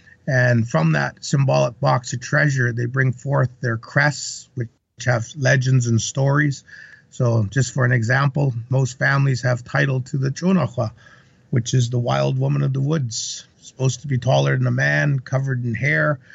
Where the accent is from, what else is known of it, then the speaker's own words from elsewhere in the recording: Alert Bay, British Columbia, Canada; born there; But I was born in Alert Bay, which is a small island in that area, which is pretty famous.